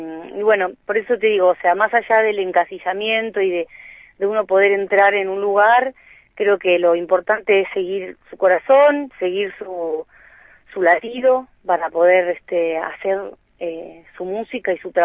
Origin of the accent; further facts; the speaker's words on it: Bariloche, Río Negro, Argentina; also born or lived in Buenos Aires / Switzerland; Sí, yo nací en Buenos Aires, pero de muy chiquitita. Mis padres nos trajeron acá a Bariloche con mis hermanos, así que yo tengo, desde que tengo uso de razón, digamos, soy de Bariloche.